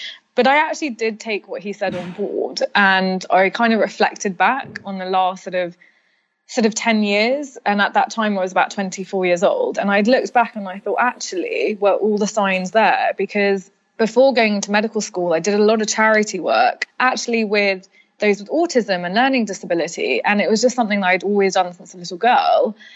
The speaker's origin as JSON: {"language": "English", "country": "United Kingdom", "said": "So I remember it being quite an emotional time, being about 17, 18, because I'm British Asian and my parents just did not understand what that meant."}